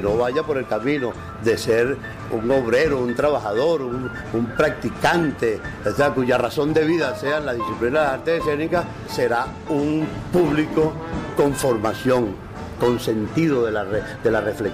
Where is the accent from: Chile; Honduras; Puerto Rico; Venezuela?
Venezuela; la forma estética y artística del pueblo venezolano, y eso me congracia con mi pueblo y conmigo mismo.